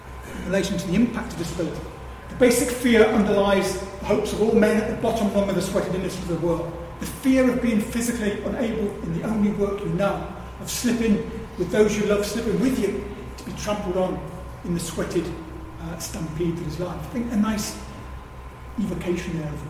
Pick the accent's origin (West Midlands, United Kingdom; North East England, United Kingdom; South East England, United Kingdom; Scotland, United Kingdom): West Midlands, United Kingdom; Coventry; Sorry, I can't do the Scottish accent, guys. I'm from Coventry, so I'm not going to attempt it.